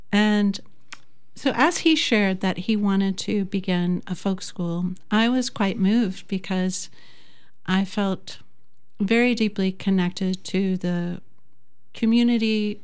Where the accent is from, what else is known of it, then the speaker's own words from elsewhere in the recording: Tennessee, United States; And I've lived here for 25 years. I'm originally from Tennessee, but feel quite at home here in the Driftless.